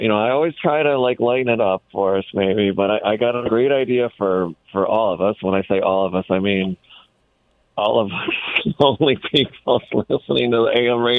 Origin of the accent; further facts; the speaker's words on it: Buffalo, New York, United States; my childhood growing up around Buffalo Niagara Falls, you know, Chum FM